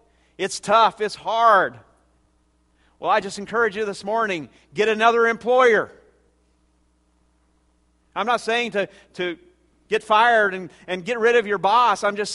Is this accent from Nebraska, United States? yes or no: yes; Tecumseh, Nebraska, United States; I know a young man back in my hometown of Tecumseh, Nebraska.